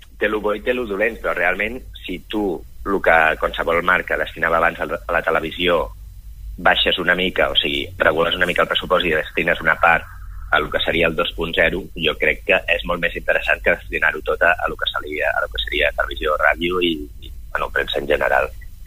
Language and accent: Catalan; Pals, Catalonia, Spain; now in Barcelona, Spain; Jo, com tu has dit, soc de Pals, però estic aquí treballant a Barcelona